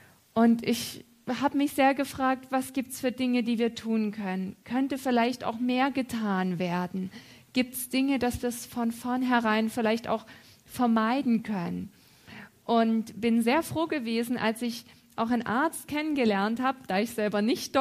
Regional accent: Waren, Mecklenburg-Vorpommern, Germany; Ich komme eher aus dem Norden, aus Waren, Mecklenburgische Seenplatte.

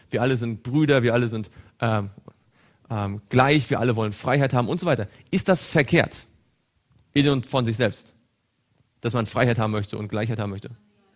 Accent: East Germany, Germany; Ich bin aus Ostdeutschland.

